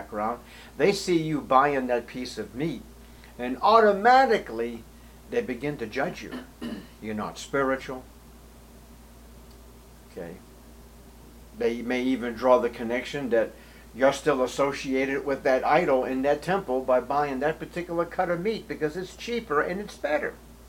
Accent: Boston, Massachusetts, United States; Growing up in Boston, not only did I see Catholic churches dedicated to the Roman Catholic persuasion

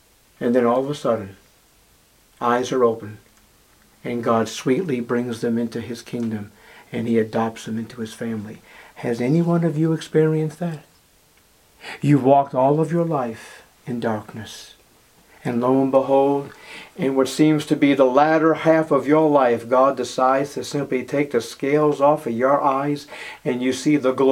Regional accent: Boston, Massachusetts, United States; Where are you from? I'm from Boston.

